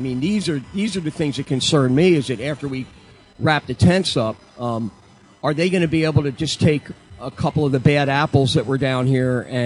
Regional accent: Baltimore, Maryland, United States; now in Portland, United States; I grew up in Baltimore. I was raised in the synagogue.

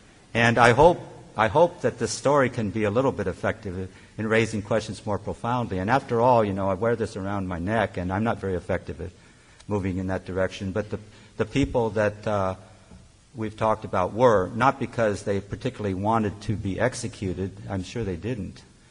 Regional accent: United States; I'm an American citizen and I raise questions

